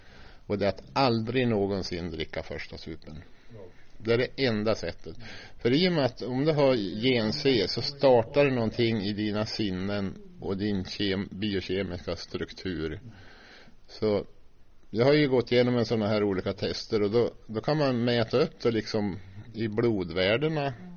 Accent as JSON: {"language": "Swedish", "town": "Timrå", "region": "Västernorrland County", "country": "Sweden", "said": "För när jag var frälst 1984, då var jag så glad att jag fick vara här i Örnsköldsvik. För jag visste att jag kommer från Timrå"}